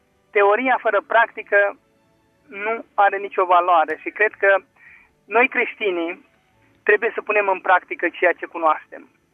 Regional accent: Satu Mare, Satu Mare County, Romania; Din Satul Mare

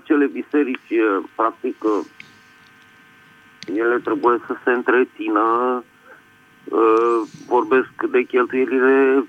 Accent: Bucharest, Romania; din București.

